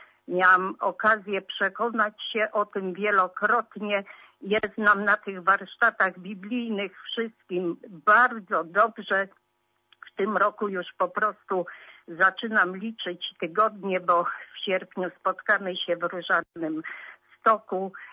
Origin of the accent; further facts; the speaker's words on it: Biezdrowo, Greater Poland Voivodeship, Poland; ja jestem z Biezdrowa, Kołobronek, z Wielkopolski.